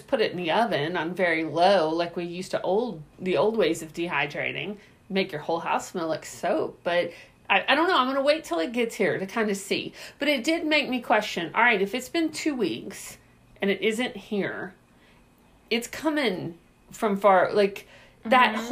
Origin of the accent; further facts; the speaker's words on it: Texas, United States; You know, we're from Texas.